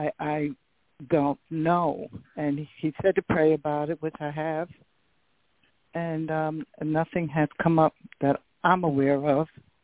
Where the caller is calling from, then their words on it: Delaware, United States; from Delaware.